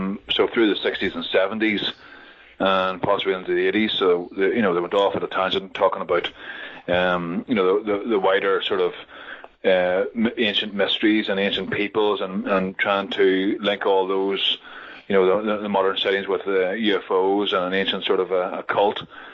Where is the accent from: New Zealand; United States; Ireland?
Ireland; I'm from Ireland